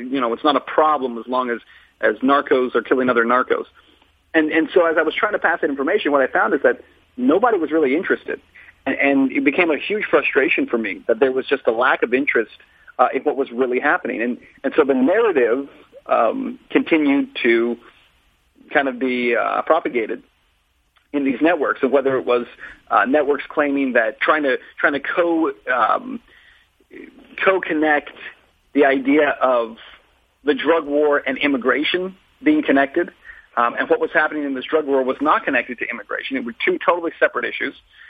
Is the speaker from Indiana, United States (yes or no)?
no; El Paso, Texas, United States; then a morning anchor, and then a primetime anchor, all in my hometown of El Paso.